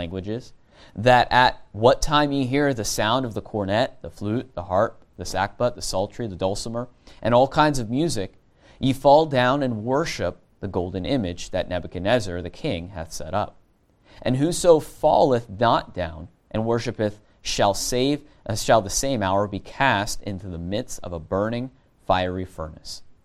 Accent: Fairless Hills, Pennsylvania, United States; we're from Fairless Hills, Pennsylvania, about an hour north of here.

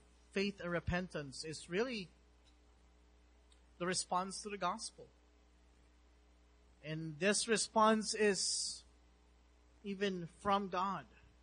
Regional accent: Philippines; And as a believer, as a Filipino Christian, these are my brothers and sisters.

